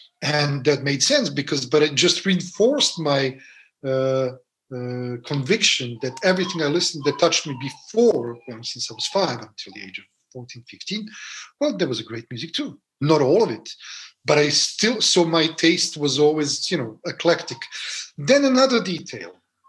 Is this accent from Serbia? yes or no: yes; Belgrade, Serbia; growing up in Serbia, in Belgrade, in Yugoslavia.